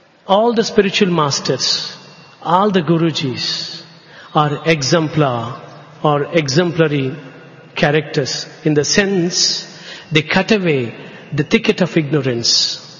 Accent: Andhra Pradesh, India; first language Telugu; English is a second language; I come from a place hardly 60 kilometers from this place. And I have never been to this place. I come from Chittur district. My mother tongue is Telugu.

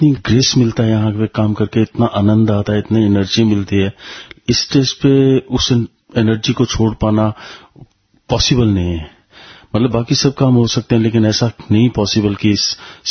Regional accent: Himachal Pradesh, India; मैं हिमाचल प्रदेश से, जिला कांगड़ा से आया

